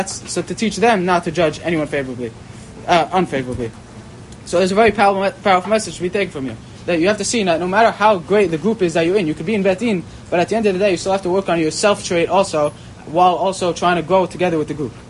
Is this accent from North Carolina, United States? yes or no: no; Brooklyn, New York, United States; I'm from Brooklyn. First year here.